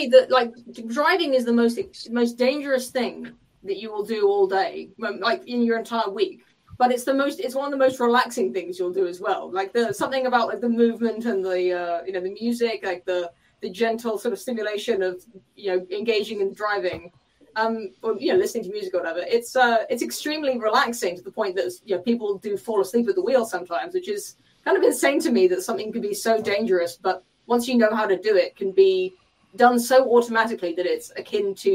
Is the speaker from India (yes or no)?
no; England, United Kingdom; England. I prefer to call it England, but...